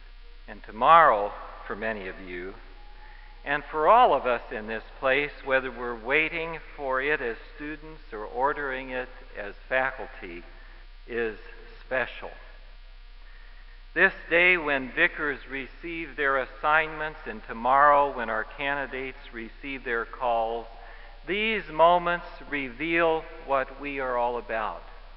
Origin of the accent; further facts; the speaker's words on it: Illinois, United States; My fiancé was from Indiana, I was from Illinois.